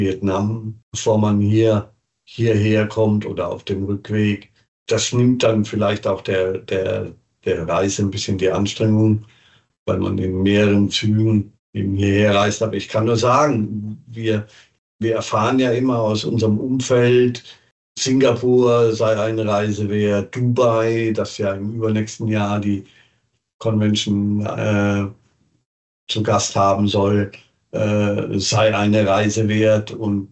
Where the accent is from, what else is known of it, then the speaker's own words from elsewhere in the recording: Hesse, Germany; bei uns in der Nähe in Frankfurt, in meiner Heimat, in der Nähe meiner Heimat von Frankfurt